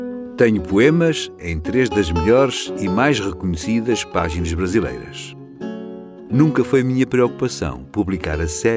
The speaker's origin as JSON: {"language": "Portuguese", "region": "Lisbon", "country": "Portugal", "tie": "born there", "said": "Tenho 57 anos, pois nasci em Lisboa em 5 de julho de 1949."}